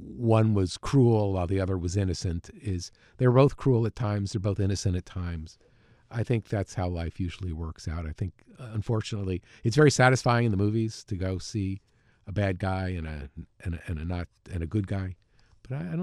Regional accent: New York, United States; Well, I grew up outside of New York, and I spent a lot of time there as a teenager

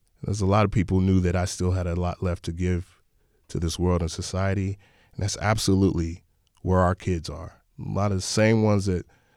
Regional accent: Dallas, Texas, United States; For me, growing up in Southern Dallas, there weren't a lot of programs just out and about that we could go to and find to have these really cool experiences.

